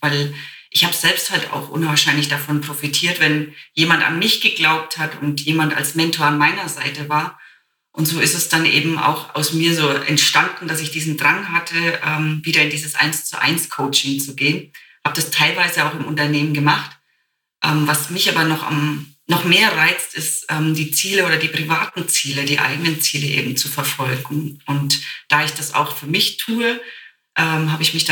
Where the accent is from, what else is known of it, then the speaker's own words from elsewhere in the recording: Bavaria, Germany; Also ich komme ja aus Franken und bei uns sind so fränkische Knörze, sind so ganz bekannt, die halt nicht so viel reden.